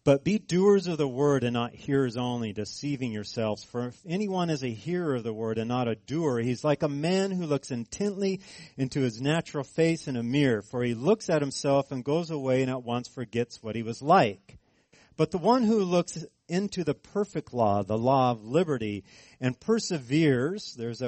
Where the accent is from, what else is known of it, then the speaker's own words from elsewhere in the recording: California, United States; Because I'm from California.